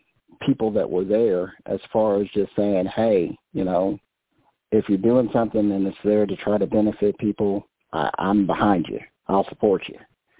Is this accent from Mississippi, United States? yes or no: no; Choctaw, Oklahoma, United States; And so I'm a kid from Choctaw, Oklahoma, you know.